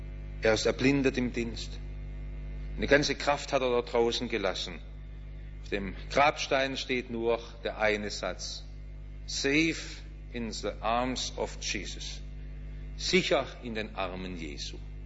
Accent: Baden-Württemberg, Germany; mit ein bisschen Stolz als Schwabe dran zurück

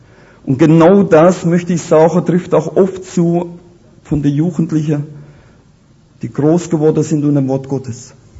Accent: Rhineland-Palatinate, Germany

